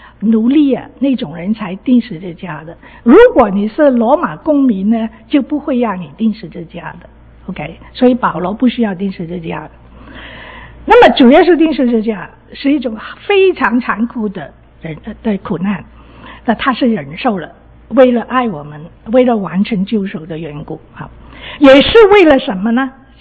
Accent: Guangdong, China; Chinese is a second language; 对不起，我是广东人的啊，有时候转不过来那个国语啊

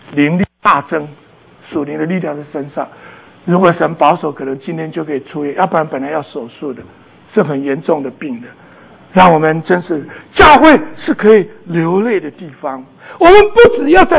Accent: China; 我们中国人讲说，然而眼泪不怎么样，不轻啊，不怎么，不轻弹，对不对？

